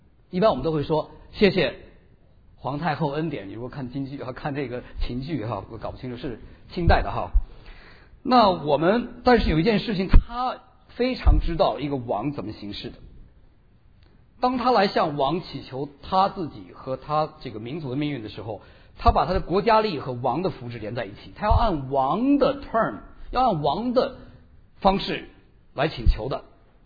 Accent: China; 我们作为中国人

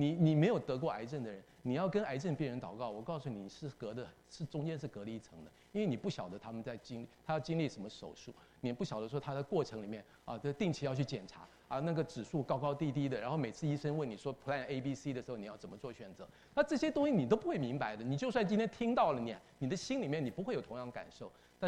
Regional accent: Taiwan; 我在台湾生长大，我们那时候你在考大学

